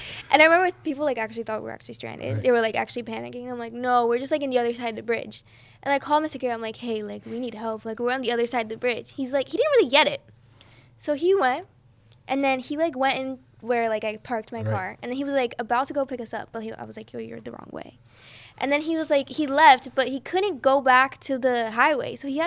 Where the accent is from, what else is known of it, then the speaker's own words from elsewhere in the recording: Brazil; And I'm from Brazil. And in Brazil, that wasn't a big deal at all.